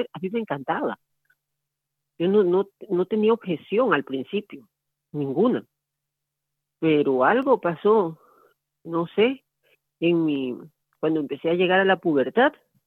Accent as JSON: {"language": "Spanish", "country": "Ecuador", "said": "yo soy de Ecuador, de una familia católica"}